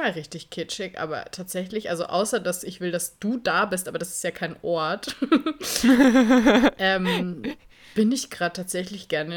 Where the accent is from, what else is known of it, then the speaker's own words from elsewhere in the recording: Munich, Bavaria, Germany; now in Hamburg, Germany; Hamburg hat einfach die weniger Niederschlagsrate als München und ich komme aus München.